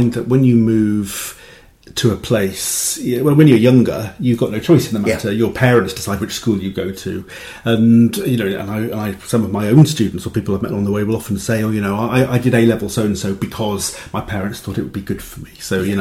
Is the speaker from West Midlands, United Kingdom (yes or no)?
no; Cardiff, Wales, United Kingdom; now in Lampeter, United Kingdom; growing up in Cardiff, it's only when I actually moved to Lampeter that people would say to me, oh, you're so lucky living in the city.